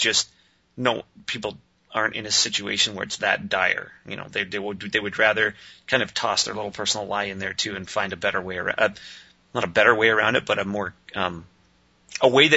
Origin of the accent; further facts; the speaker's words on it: Canada; I'm from Canada. My parents were Italian.